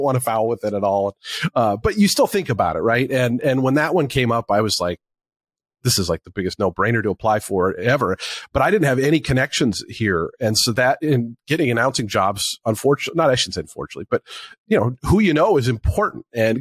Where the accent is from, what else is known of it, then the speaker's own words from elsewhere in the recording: Seattle, Washington, United States; but a t-shirt and you know, I'm from Seattle. So 58 in the morning, sign me up.